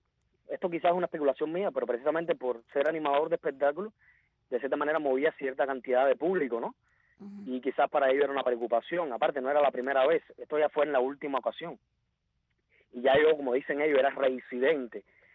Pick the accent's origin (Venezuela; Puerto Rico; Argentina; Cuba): Cuba; Camagüey; also born or lived in Havana; Yo soy originario de Camagüey, aunque vivía en Ciudad de La Habana.